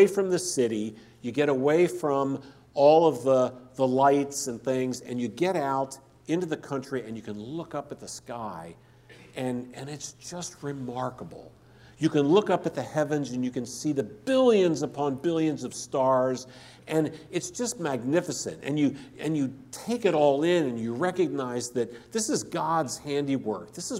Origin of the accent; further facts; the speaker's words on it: New Jersey, United States; You know, I'm from New Jersey. You know, we don't see many armadillos in New Jersey.